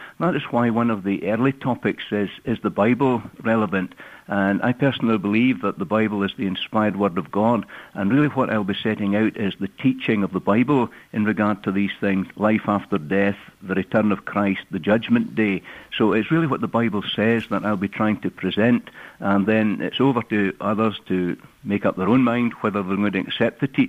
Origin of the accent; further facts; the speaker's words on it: Scotland, United Kingdom; You mentioned that I come from Scotland. It's a beautiful place in many places